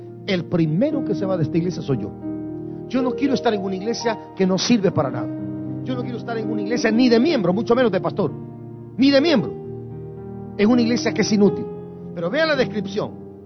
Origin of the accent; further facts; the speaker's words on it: Guatemala; Nosotros teníamos cerca de mi pueblo, en Guatemala, una molienda.